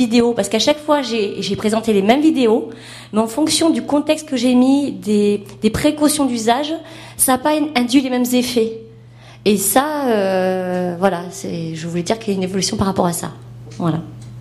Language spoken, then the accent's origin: French; Marseille, Provence-Alpes-Côte d'Azur, France; also born or lived in Paris; Ben moi, je viens de Marseille, donc, si vous voulez, comme il m'a jamais répondu, je voyais pas trop la différence, Créteil.